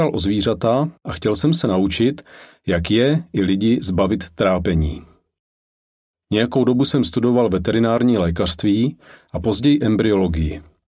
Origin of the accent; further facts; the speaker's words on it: Taiwan; Narodil jsem se v roce 1966 na Tchajwanu a tam jsem i vyrůstal. Náboženství mých rodičů vycházelo jak z taoismu, tak z buddhismu.